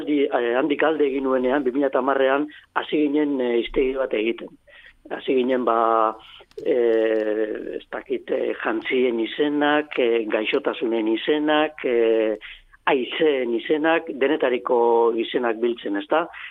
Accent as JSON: {"language": "Basque", "town": "Eibar", "region": "Basque Country", "country": "Spain", "lives_now": "Bilbao, Spain", "said": "Eibartarra naiz, baina bizi Bilbon bizi naiz, eta Bilbotik Urdiaina joan etorrian ibili naiz."}